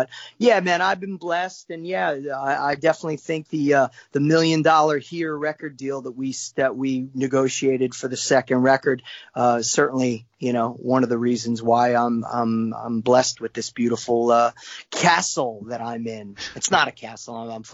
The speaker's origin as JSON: {"language": "English", "town": "Paramus", "region": "New Jersey", "country": "United States", "said": "I'm from Paramus"}